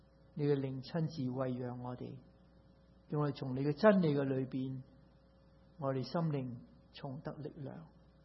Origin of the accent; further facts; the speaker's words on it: Hong Kong; 其实我自己在香港长大，在香港来，我 我仲有亲人喺香港，师母都有亲人喺香港